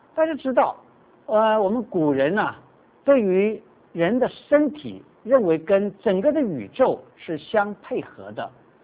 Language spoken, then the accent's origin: Chinese; China; 我们中国人对于脾胃这个东西呢